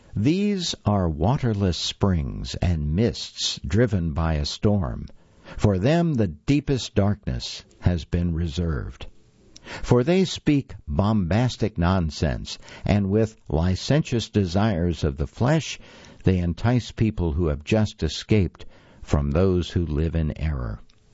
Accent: West Virginia, United States; Growing up in West Virginia, we saw lots of mountains and hills leveled for Interstate 64, including the hilly apple farm of my great-grandmother, where I spent hours as a girl.

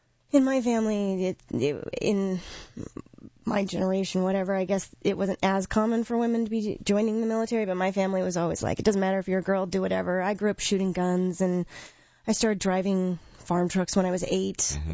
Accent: Seattle, Washington, United States; Washington State. I'm from Seattle originally. Mm-hmm. Well, I grew up back and forth in between Eastern and Western Washington, but Seattle mostly.

